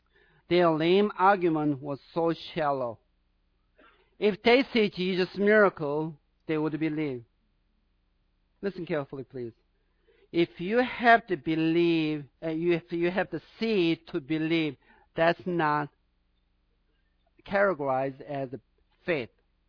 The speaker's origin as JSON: {"language": "English", "country": "South Korea", "second_language": "English", "said": "You know, just side note, I'm from South Korea."}